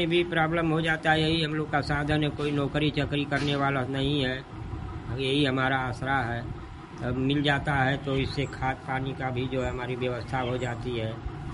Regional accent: Ghazipur, Uttar Pradesh, India; जलालाबाद थाना दुल्लपुर गाजीपुर के।

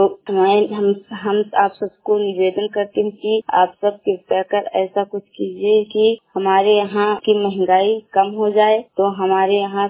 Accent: Hariharpur, Uttar Pradesh, India; मैं हरिहर पुरगांव जिला श्रावस्ती की रहने वाली हूँ

